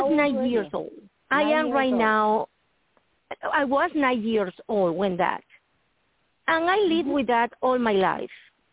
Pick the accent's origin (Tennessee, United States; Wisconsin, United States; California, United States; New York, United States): Tennessee, United States; from Tennessee.